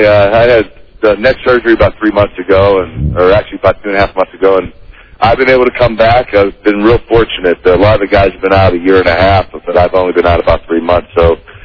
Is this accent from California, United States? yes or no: no; Pittsburgh, Pennsylvania, United States; Yeah, that was in my hometown in Pittsburgh.